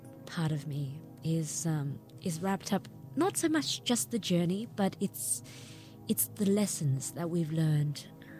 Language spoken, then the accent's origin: English; Vietnam; also born or lived in Australia; now in San Francisco, United States; And then I say, I'm from Vietnam